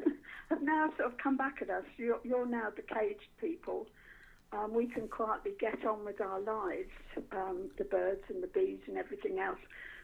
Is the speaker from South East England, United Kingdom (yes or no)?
yes; Ringwood, South East England, United Kingdom; born there; Yes, I was born in the New Forest. So I was born in Ringwood in the New Forest, so the New Forest was always on my doorstep.